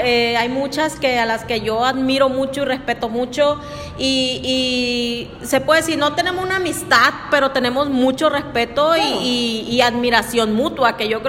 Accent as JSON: {"language": "Spanish", "town": "Badiraguato", "region": "Sinaloa", "country": "Mexico", "tie": "born or raised there", "also_born_or_lived": "Culiacán", "said": "de aquí soy. Pero yo me crié en la Sierra de Badiraguato."}